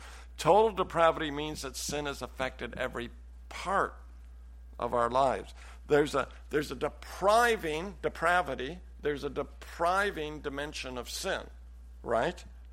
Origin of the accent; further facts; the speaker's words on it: Salem, Oregon, United States; I grew up in Salem, Oregon, very far from that culture.